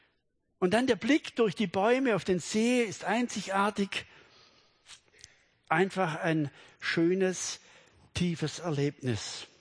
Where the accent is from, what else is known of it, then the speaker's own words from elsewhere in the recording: Gundelshausen, Baden-Württemberg, Germany; ich komme aus dem Schwarzwald. Für diejenigen, die mich nicht kennen, einem wunderschönen kleinen Ort Gundelshausen mit, ich übertreibe immer ein bisschen, mit 100 Einwohnern.